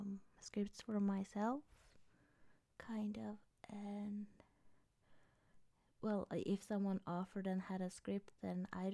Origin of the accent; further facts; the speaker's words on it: Norway; Where I'm from, I'm still from Norway. I haven't moved anywhere else than in Norway, so.